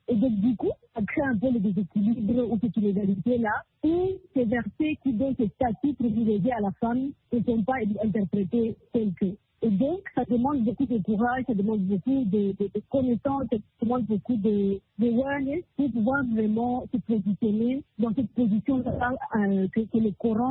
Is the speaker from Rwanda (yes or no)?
yes; Rwanda